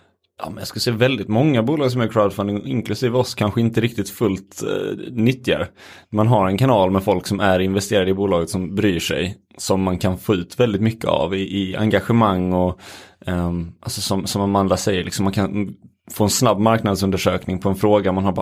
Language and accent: Swedish; Helsingborg, Skåne, Sweden; det var ju då hemma i Helsingborg där vi gick i gymnasiet